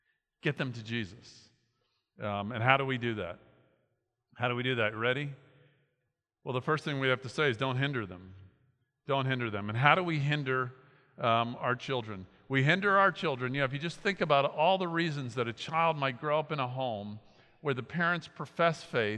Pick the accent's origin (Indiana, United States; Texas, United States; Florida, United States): Florida, United States; Miami; We grew up in Miami, and when I finished high school, my parents moved to Boca Raton